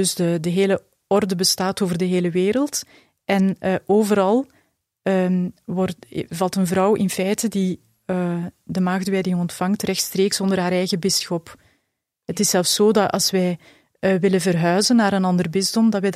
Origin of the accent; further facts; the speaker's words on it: Halle, Flemish Brabant, Belgium; born there; Ik ben geboren in Halle en ik woon in het Pajottenland, in Galmaarden.